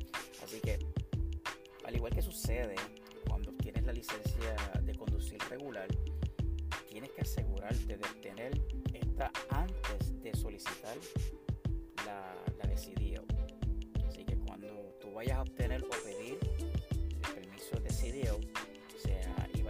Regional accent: Puerto Rico; now in United States; soy puertorriqueño y soy un jíbaro que me creo todo un conductor profesional, o sea, un truck driver, aquí en la nación americana por casi 5 años.

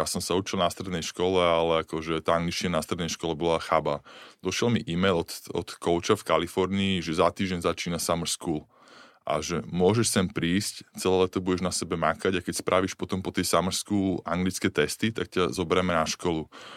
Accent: Pezinok, Bratislava Region, Slovakia; sme vyrastali v Pezinku, mohol som ísť za kamarátov, mal som bratrancov po kope, boli sme rodina

